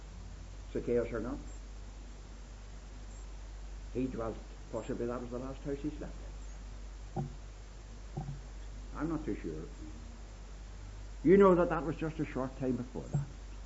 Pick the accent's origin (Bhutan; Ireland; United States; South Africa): Ireland; Of course, I can't help being Irish, and I don't want you to think I'm proud of it. But at least I can't help it.